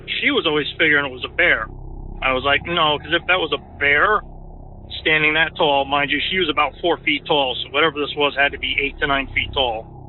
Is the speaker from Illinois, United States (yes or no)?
no; New York, United States; now in Connecticut, United States; I currently live in Connecticut. I grew up in New York, as did my wife, and this is actually her story.